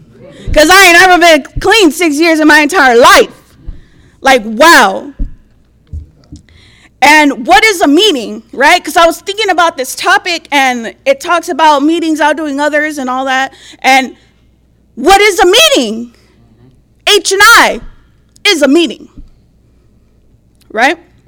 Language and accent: English; San Antonio, Texas, United States; I'm an addict. And I'm from San Antonio, Texas, Esperanza area in the house.